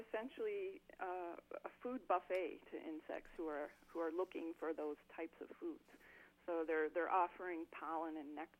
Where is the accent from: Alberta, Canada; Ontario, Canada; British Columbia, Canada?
Ontario, Canada; So I grew up north of Toronto in Canada, lived in Maryland for several years, and I've been in Minnesota for over 10 years now.